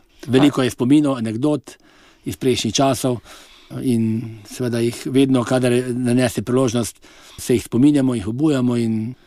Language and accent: Slovenian; Bistrica ob Sotli, Savinja, Slovenia; moved away as an adult; also born or lived in Ljubljana; now in Bizeljsko, Slovenia; živim že od študijskih let v Ljubljani, sicer pa prihajam iz Kozjanskega, iz Bistrice ob Sotli, zdaj danes pa živim ob koncu tedna na Bizeljskem.